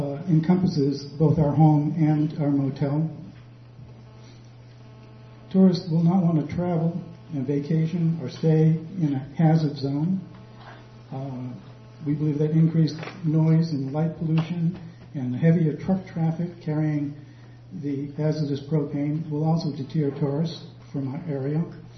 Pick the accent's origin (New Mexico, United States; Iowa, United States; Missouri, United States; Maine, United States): Maine, United States; Rockland; now in Searsport, United States; I grew up in Rockland and have lived in Maine my whole life.